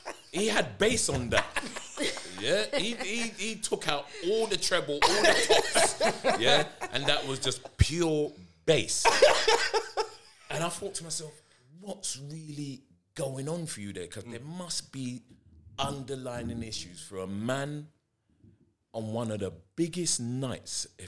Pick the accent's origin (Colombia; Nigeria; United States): Nigeria; and I'm Nigerian, so you know there have been a few slaps